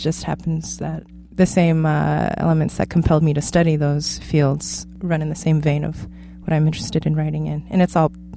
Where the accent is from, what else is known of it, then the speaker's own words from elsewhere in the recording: Virginia, United States; Yeah, we're all from Virginia.